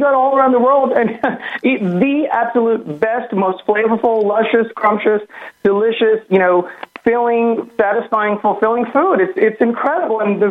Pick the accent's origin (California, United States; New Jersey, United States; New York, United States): New York, United States; New York City; and I was born here in New York City, in fact. And anyway, so I'm a New Yorker, but I can't handle the weather, so I migrated down south here.